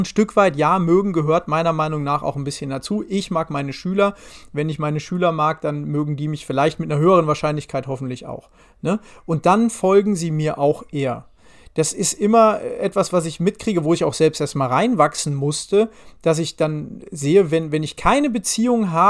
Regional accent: Dortmund, North Rhine-Westphalia, Germany; die ist mir hier im Ruhrgebiet zum ersten Mal, ich komme ja aus Dortmund

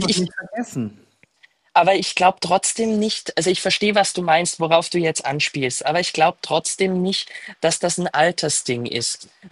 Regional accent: Austria; wie wir bei uns in Österreich sagen.

